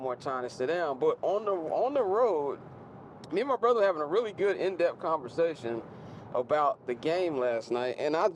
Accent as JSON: {"language": "English", "town": "Chicago", "region": "Illinois", "country": "United States", "said": "This is inhumane temperatures. Like, and this is not nothing that I haven't experienced before. I'm from Chicago"}